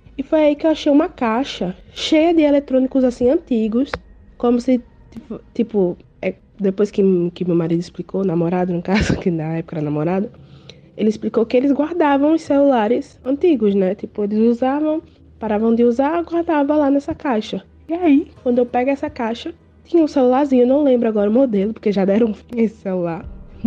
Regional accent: Natal, Rio Grande do Norte, Brazil; Sou de Natal, do Rio Grande do Norte.

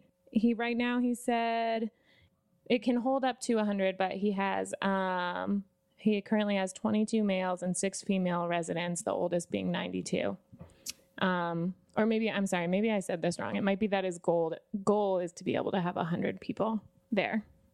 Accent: Lander, Wyoming, United States; Lander, we're all from Lander, Wyoming.

